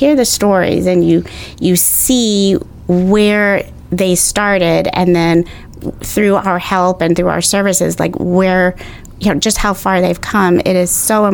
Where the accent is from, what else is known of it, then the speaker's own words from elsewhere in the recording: New York, United States; You might as well say I am. I'm from New York, but I've been here most of my life.